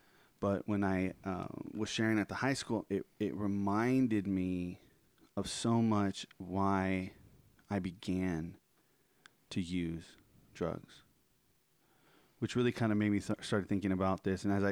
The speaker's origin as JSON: {"language": "English", "town": "Bakersfield", "region": "California", "country": "United States", "tie": "born or raised there", "said": "growing up in Bakersfield, we had we called it tag banging."}